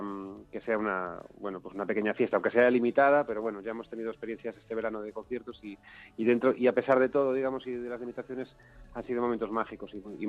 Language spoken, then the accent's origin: Spanish; Galicia, Spain; now in Madrid, Spain; Yo, además, como gallego que vive en Madrid